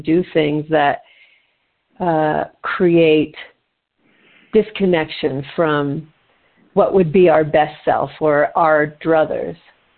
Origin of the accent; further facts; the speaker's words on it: California, United States; also born or lived in Mancos; Yeah, I'm from smaller towns. I was born actually in Mancos, and then I grew up mostly in the Santa Cruz Mountains in California.